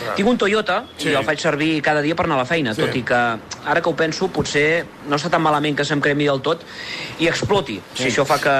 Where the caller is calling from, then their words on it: Sant Pol de Mar, Catalonia, Spain; Que som una vila petita però molt acollidora.